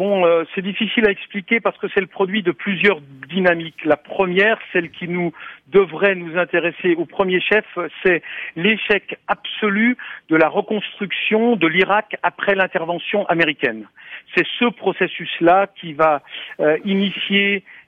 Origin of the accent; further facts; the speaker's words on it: France; Nous sommes Français